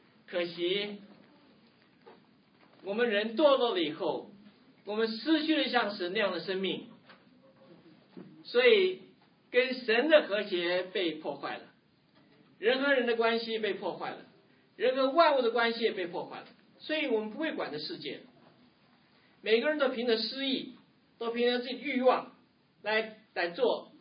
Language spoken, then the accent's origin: Chinese; China; 我们中国人